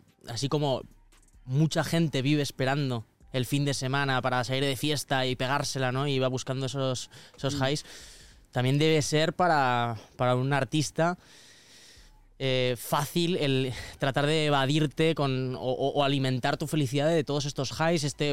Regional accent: Burgos, Castile and León, Spain; yo que soy de Burgos

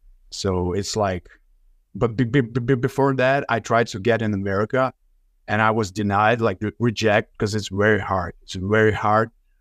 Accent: Kyiv, Ukraine; No, sir. I'm from Kyiv, Ukraine. From Kyiv, Ukraine, the capital of Ukraine, the biggest country in Europe.

